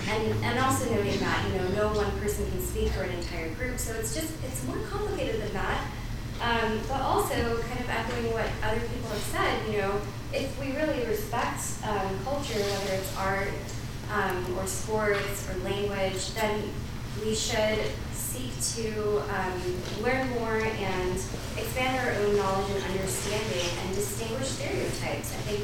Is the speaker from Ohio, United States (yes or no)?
no; California, United States; moved away as an adult; I moved here a year and a half ago, I'm from California originally